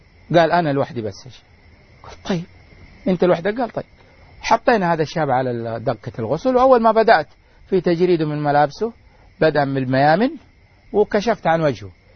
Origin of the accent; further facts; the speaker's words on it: Saudi Arabia; المقابر في عندنا في السعودية هي عبارة عن ممرات